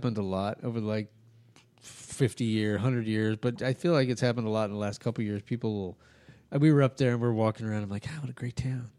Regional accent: New Mexico, United States; I grew up in New Mexico. Mm-hmm. So a lot of, you know, I grew up with a lot of Mexican folks, not, you know, like Spanish. Very easygoing, very laid back.

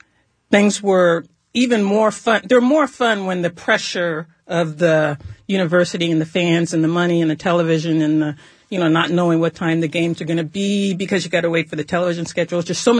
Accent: San Francisco, California, United States; also born or lived in Marin; I was born and raised in San Francisco.

